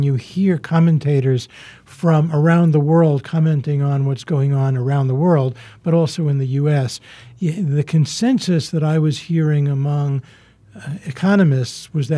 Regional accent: New York City, New York, United States; I grew up in New York City, so traffic jams are nothing new to me.

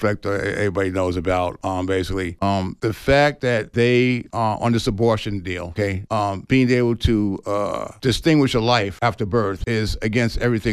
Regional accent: New Rochelle, New York, United States; Okay, well, I grew up in the suburbs. I grew up in New Rochelle, New York.

